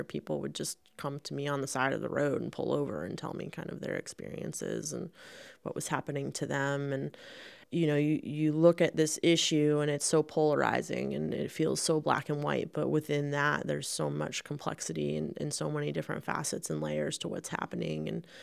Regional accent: Augusta County, Virginia, United States; You know, I grew up in Augusta County, and there's a huge portion that's coming through there. And, you know, I grew up running around in the fields and playing on the land and riding horses. And it's coming close to our farm in Afton.

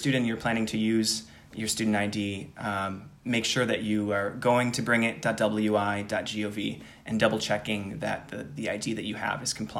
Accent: Sister Bay, Wisconsin, United States; I grew up in Sister Bay, Wisconsin, which is 2 hours from the closest DMV service center that offers Saturday hours.

